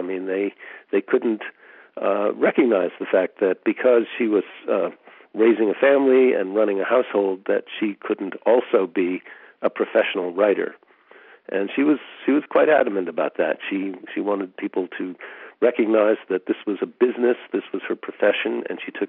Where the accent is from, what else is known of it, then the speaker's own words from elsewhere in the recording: North Bennington, Vermont, United States; also born or lived in New York; Yes, I was born in New York, but I grew up in North Bennington, Vermont. Big distinction.